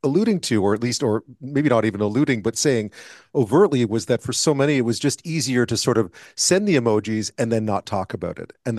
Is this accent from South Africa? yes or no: no; Montreal, Quebec, Canada; I mean, we're both from Montreal. It's happening back where we were both born and spent most of our parts of our lives.